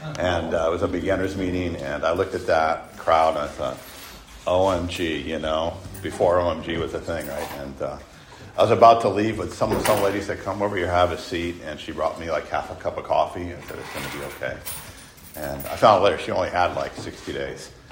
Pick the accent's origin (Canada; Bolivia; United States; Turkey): United States; San Francisco, California; my story starts, I was born in San Francisco. That's where I grew up. I was adopted.